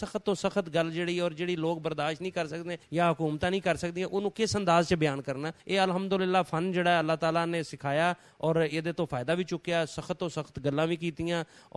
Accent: Lahore, Punjab, Pakistan; ਇਹਦੇ ਕੋਈ ਸ਼ੱਕ ਨਹੀਂ ਜੀ ਕਿ ਅਸੀਂ ਲਾਹੌਰੀ ਹਾਂ, ਲੇਕਿਨ ਲਾਹੌਰ ਦਾ ਜਿਹੜਾ ਅਸਰ ਰੰਗ ਹੈ ਨਾ ਉਹ ਸਾਡੇ 'ਤੇ ਨਹੀਂ ਚੜਿਆ, ਕਿਉਂਕਿ ਅਸੀਂ ਲਾਹੌਰ ਦੀ ਇੱਕ ਪਸਮਾਨਦਾ ਇਲਾਕੇ 'ਚ ਨਵਾਹੀ ਇਲਾਕੇ 'ਚ ਰਹਿੰਦੇ ਸਾਂ ਅਤੇ ਉਹ ਇੱਕ ਪੇਂਡੂ ਬੈਕਗਰਾਊਂਡ ਜਿਹੜਾ ਆ ਉਹ ਹੀ ਜ਼ਿਆਦਾ ਡੋਮੀਨੇਟ ਕਰਦਾ ਆ।

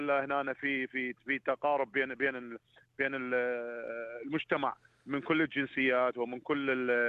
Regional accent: Iraq; now in Australia; بس احنا حاليا بعيدين عن العراق واشتياقنا للعراق. برغم من هذا احنا انتمائنا الى استراليا درجة أولى، ما أقدر أقول 100% لأنه بعدني لحد الآن الحنين إلى الوطن

